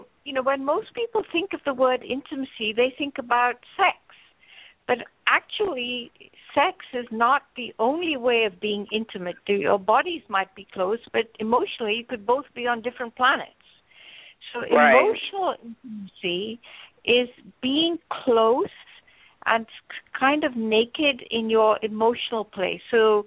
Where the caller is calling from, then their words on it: Los Angeles, California, United States; Okay, well, I'm calling from Los Angeles, and the sun is just going down